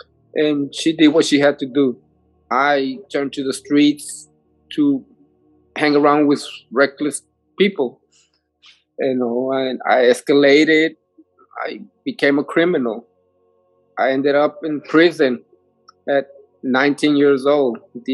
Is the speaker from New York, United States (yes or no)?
no; McAllen, Texas, United States; I'm originally from the Valley. I was born and raised in McAllen, Hidalgo City, small city of 1,000 people.